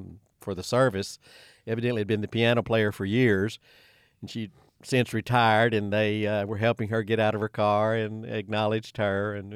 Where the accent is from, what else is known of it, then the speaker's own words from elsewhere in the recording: Imboden, Arkansas, United States; Yeah, Imboden, Arkansas.